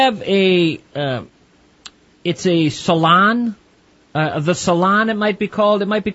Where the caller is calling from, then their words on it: Minneapolis, Minnesota, United States; Well, I'm calling from Minneapolis, and we were doing a story on Louisiana